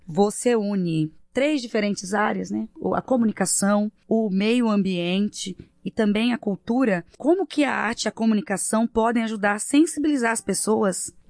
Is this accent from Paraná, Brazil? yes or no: no; Ponta Porã, Mato Grosso do Sul, Brazil; born there; also born or lived in Coronel Sapucaia; eu sou da fronteira do Estado. Eu nasci em Ponta Porã e morei em Coronel Sapucaia.